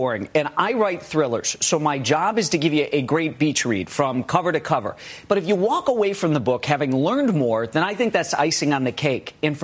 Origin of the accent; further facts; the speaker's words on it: United States; So as an American, it's important for me to at least raise these issues in the public square.